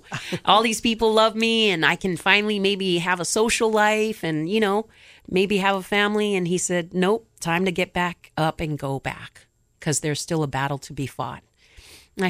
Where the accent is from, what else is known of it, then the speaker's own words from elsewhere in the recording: Tonga; I'm from a third world country. I think you know I'm from Tonga.